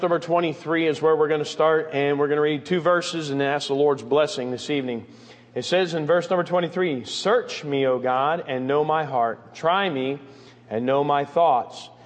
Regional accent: Michigan, United States; born there; Much like your preacher, I was born in Michigan.

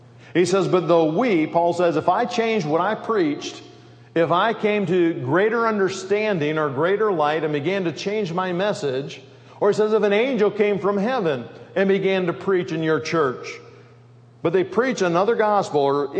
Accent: Grand Rapids, Michigan, United States; growing up in Grand Rapids, Michigan, on the west side

